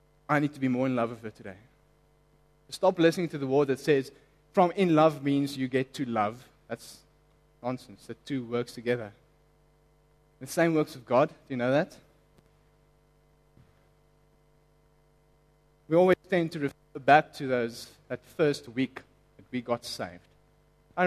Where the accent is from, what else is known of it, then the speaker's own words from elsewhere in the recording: Johannesburg, Gauteng, South Africa; Very young, I know, but hey, we grew up in Joburg.